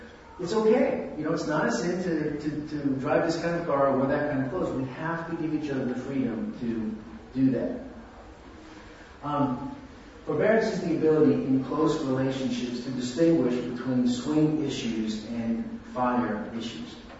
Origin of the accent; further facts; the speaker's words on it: New York, United States; And I'm from New York, and my wife is from the South, Myrtle from South Carolina.